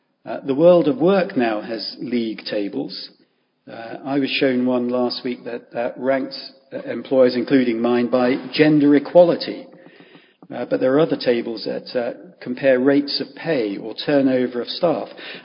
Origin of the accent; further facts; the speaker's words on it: United Kingdom; I suspect the answer is because we're British, we wouldn't talk about it because we don't talk about money